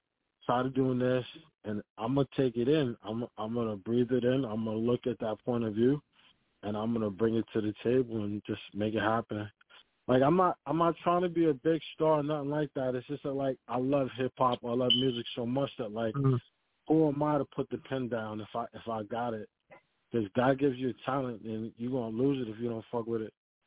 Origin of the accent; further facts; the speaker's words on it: Bronx, New York, United States; now in Milford, United States; I'm initially from the Parkchester in Bronx, and then I moved to PA. So I'm like... I'm in the Milford area.